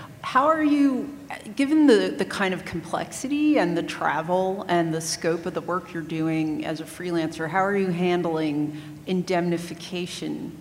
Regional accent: New York City, New York, United States; I'm a freelancer from New York City.

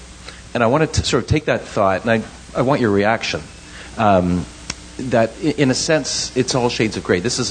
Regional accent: Toronto, Ontario, Canada; from Toronto. There's a celebrated case. I come from Canada

